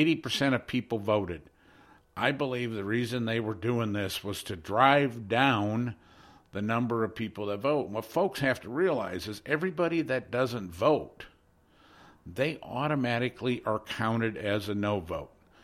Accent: Sioux City, Iowa, United States; the life that I lived when I grew up in Sioux City in the 70s, the 60s and 70s.

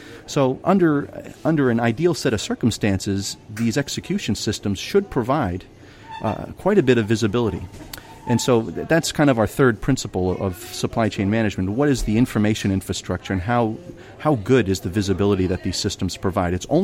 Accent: Baltimore, Maryland, United States; when I was growing up in Baltimore, I had a chance to work for a company called Carl Lowry.

